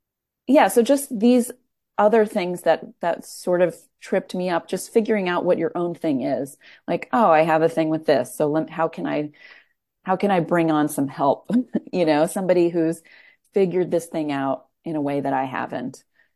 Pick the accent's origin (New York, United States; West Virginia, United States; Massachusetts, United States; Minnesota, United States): New York, United States; Queens; I know that I am so right for this role. I grew up in Queens. This role is basically my mother.